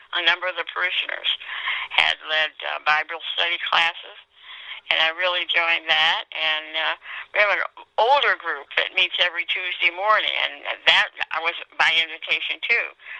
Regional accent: Detroit, Michigan, United States; born there; No, I was born in Detroit, Michigan.

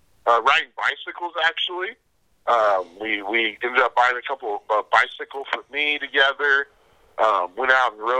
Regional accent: Texas, United States; I'm from Texas. I always call it floating the river.

